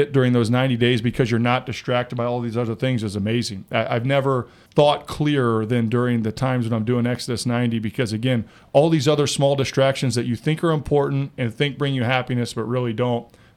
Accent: Indiana, United States; Growing up in Indiana, you watch Hoosiers all the time as a kid.

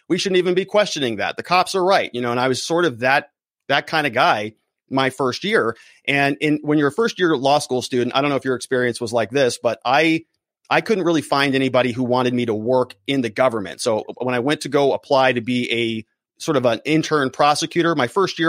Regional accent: Arizona, United States; I was born and raised here in Arizona, and I've basically lived my whole life here.

